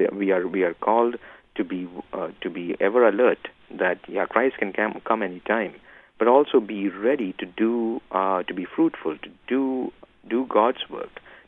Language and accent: English; India; because I come from India, and over here our church, the India Evangelical Lutheran Church